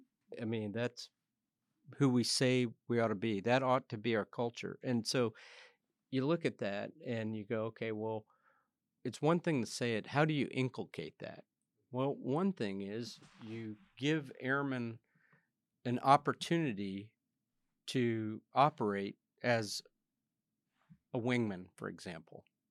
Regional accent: United States; I'm an American airman.

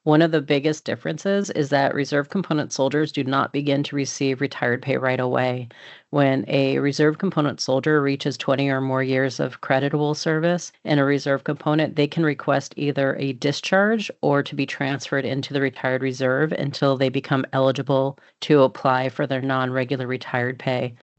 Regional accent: Massachusetts, United States; So for instance, my home state is Massachusetts

